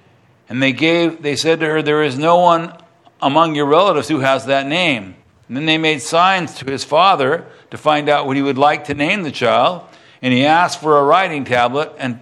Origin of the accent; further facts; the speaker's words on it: Texas, United States; born there; I was born in Texas. I'd have to go all the way back to Texas.